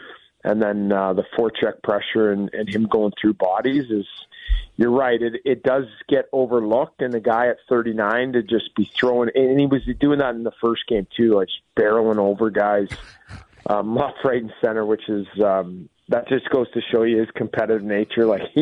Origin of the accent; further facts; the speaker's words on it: Canada; I loved Halloween growing up in Canada.